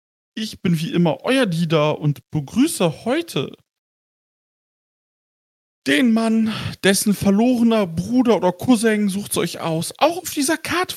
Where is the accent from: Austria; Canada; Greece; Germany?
Germany; Ich bin Deutscher, ich kann das nicht.